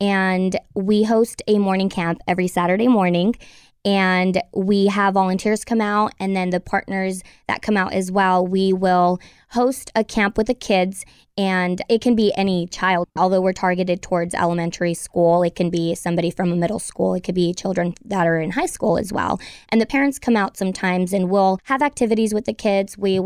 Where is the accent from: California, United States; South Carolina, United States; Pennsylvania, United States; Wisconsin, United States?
California, United States; I am originally from the Monterey County and I moved here in 2012 to start school.